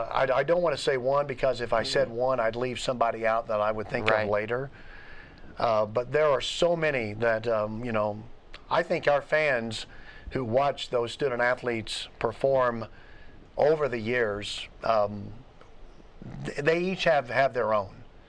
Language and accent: English; Missouri, United States; also born or lived in Arkansas; now in Warrensburg, United States; Born in the great state of Arkansas, but lived most of my life in Missouri. Went to high school in Bell, Missouri, which is south of Jefferson City.